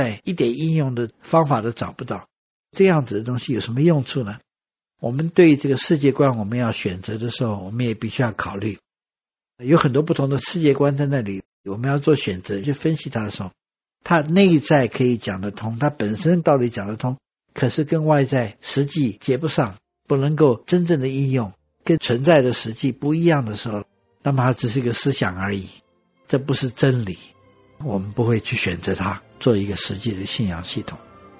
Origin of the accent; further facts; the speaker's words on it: China; 我们中国人的这个算盘是比较接近